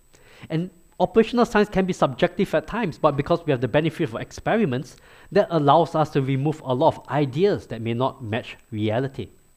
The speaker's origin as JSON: {"language": "English", "country": "Singapore", "tie": "born or raised there", "said": "I grew up in Singapore."}